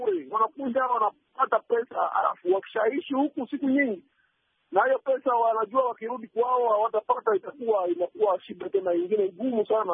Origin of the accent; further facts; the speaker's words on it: DR Congo; hilo jambo mimi kama mkongomani nafikiria